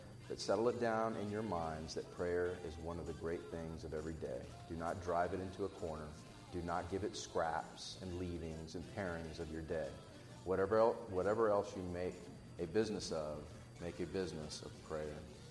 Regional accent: Corpus Christi, Texas, United States; That's from my hometown in Corpus Christi.

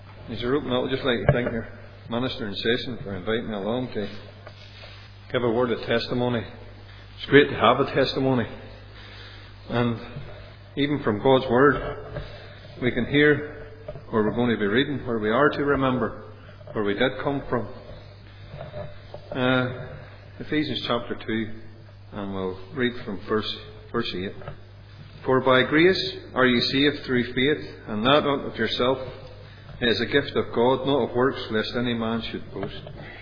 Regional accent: Ballymena, Northern Ireland, United Kingdom; I come from Ballymena. So do you, my pockets are empty. But I live in Ballymena, and I lived up on the housing estate in Ballycullen

